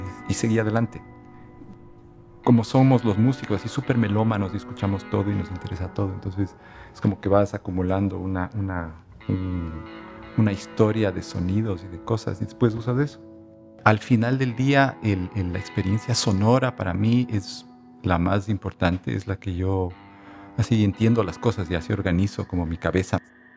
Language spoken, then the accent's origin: Spanish; Quito, Pichincha, Ecuador; Soy quiteño, nací aquí.